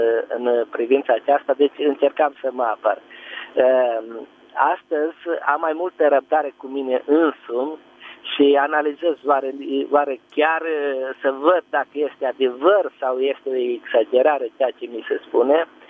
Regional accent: Mureș County, Romania; Eu sunt din județul Mureș, dar vă sunt tocmai de la Satu Mare.

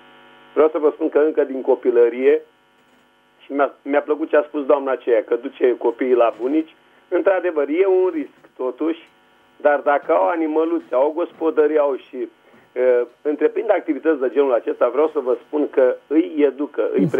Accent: Teleorman, Romania; de la Telorman.

